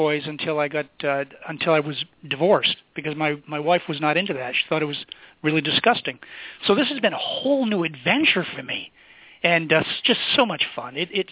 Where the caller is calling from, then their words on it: Hull, Massachusetts, United States; I'm calling from Hull Heaven.